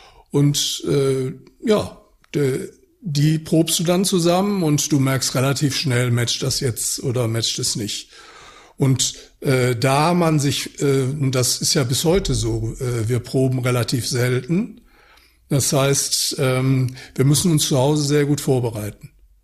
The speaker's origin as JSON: {"language": "German", "town": "Mülheim", "region": "North Rhine-Westphalia", "country": "Germany", "said": "Und ich komme aus Mülheim."}